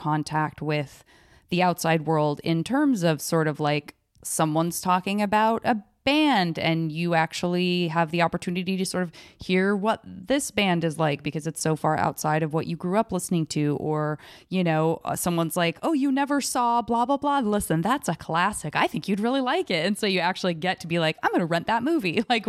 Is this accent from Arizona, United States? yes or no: yes; Tucson, Arizona, United States; moved away as an adult; also born or lived in San Francisco; I grew up in Tucson, Arizona. Ain't nobody eating sushi in Tucson, Arizona.